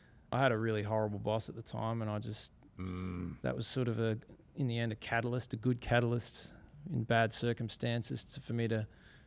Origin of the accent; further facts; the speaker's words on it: Ellerslie, Victoria, Australia; I mean, growing up in Ellerslie, where I grew up, I just wanted to be in the best darn cover band that Warrnambool had ever seen, you know?